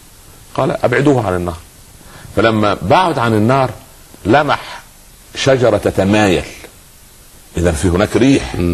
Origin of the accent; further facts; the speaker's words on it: Upper Egypt, Egypt; حتى عندنا في الصعيد يقولوا على الجدي الصغير سخل.